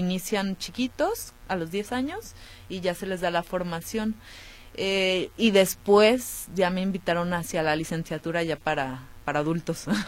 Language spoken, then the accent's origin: Spanish; Guadalajara, Jalisco, Mexico; Sí, yo soy de Guadalajara.